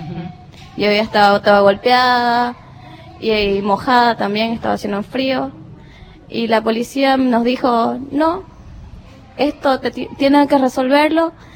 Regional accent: Bolivia; moved away; yo no soy de acá, soy de otro país, pero el mismo ambiente lo vivo allá en mi país.

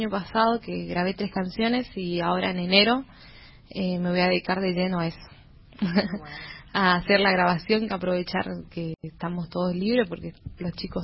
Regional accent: Saladas, Corrientes, Argentina; Que me la traigo de mi pueblo, de Saladas, mi vecino cosecha miel

